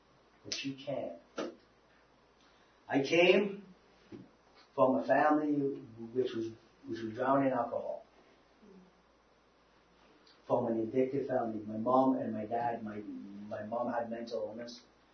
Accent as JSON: {"language": "English", "region": "England", "country": "United Kingdom", "moved": "yes", "said": "I'm from England. Like, I didn't know anyone."}